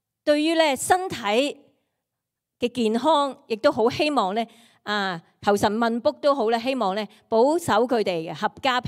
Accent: China; 我哋中国人咧好中意喺新年嘅时间咧，特别咧中意去祝福身边嘅人嘅嗬。

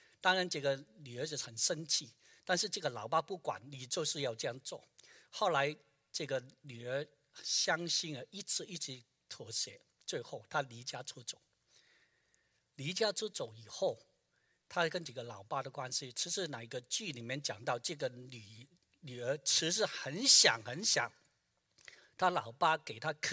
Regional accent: Guangdong, China; 是我们广东人会讲的，3岁从小会定这个性格

